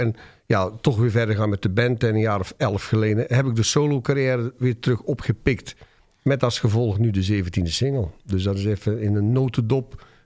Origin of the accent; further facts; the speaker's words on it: Putten, Netherlands; Ja, ik kom uit Putten, dat is aan de Belgische grens. En ik ben opgegroeid in de grensstraat. Dus de overkant van onze straat was België. Dus ik ben een reserve-Belg, zeggen wij altijd.